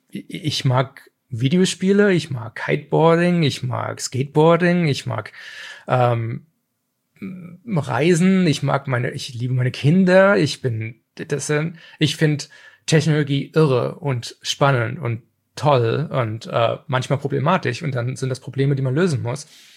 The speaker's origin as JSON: {"language": "German", "country": "Germany", "tie": "born or raised there", "said": "in den 80ern, wo ich als Kind in Deutschland englische He-Man-Folgen und was weiß ich, Mask und Transformers geguckt habe"}